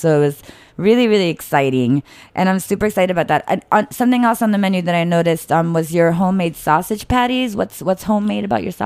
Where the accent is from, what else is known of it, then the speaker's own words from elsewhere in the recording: Italy; now in United States; I'm from Italy